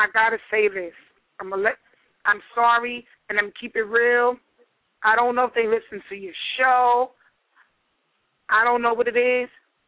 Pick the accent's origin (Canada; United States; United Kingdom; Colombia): United States; New York; I had to come back to the damn boring ass New York. I love New York, my hometown, but it's time for me to move on.